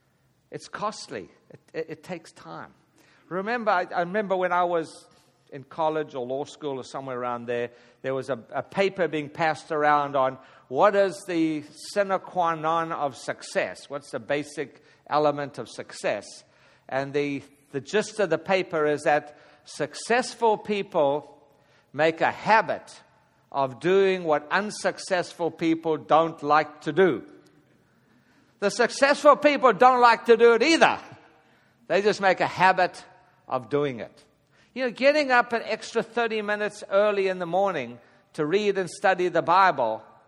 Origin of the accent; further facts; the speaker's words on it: South Africa; I grew up in South Africa where we had no TV.